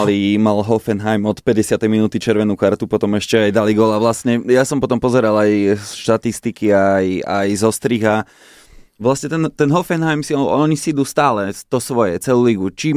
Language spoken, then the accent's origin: Slovak; Banská Bystrica, Banská Bystrica Region, Slovakia; born there; Ja som sa narodil v Bystrici.